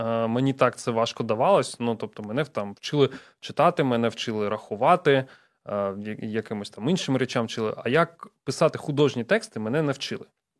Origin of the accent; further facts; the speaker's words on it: Donetsk, Donetsk Oblast, Ukraine; І я виріс в Донецьку і переважно читав російськомовну літературу.